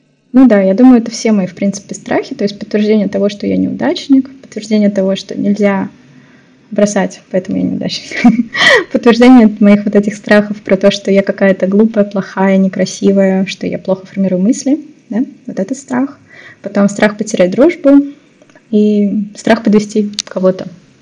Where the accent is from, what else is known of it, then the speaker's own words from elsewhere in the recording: Almaty, Kazakhstan; also born or lived in Saint Petersburg; now in Barcelona, Spain; если я вернусь в родной город, да, то есть я из Алматы, я жила в Питере, и сейчас я живу в Барселоне.